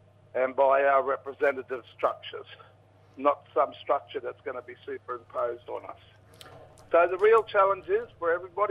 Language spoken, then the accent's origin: English; Brisbane, Queensland, Australia; And I was raised in Inala in Brisbane. And I was very fortunate. I moved to North Queensland when I was an 18, 19-year-old.